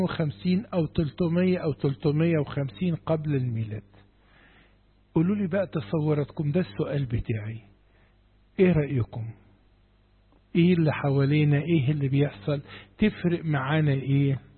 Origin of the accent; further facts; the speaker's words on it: Egypt; بيقول لك احنا مصريين كنا هنعتبر امم، امميين